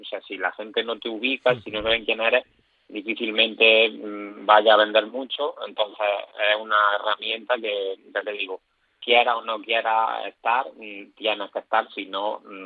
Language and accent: Spanish; Jaén, Andalusia, Spain; soy de Jaén, y aquí en Jaén, quien más, quien menos, la aceituna la ha catado